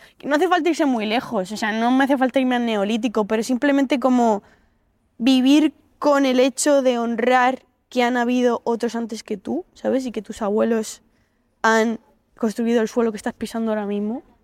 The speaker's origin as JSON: {"language": "Spanish", "town": "La Alberca", "region": "Region of Murcia", "country": "Spain", "said": "a una academia de baile de mi pueblo, de la Alberca, en Murcia"}